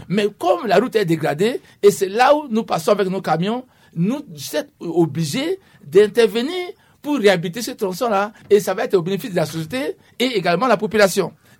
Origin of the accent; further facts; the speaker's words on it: Central African Republic; Moi, je suis centrafricain d'abord, pour aider notre pays.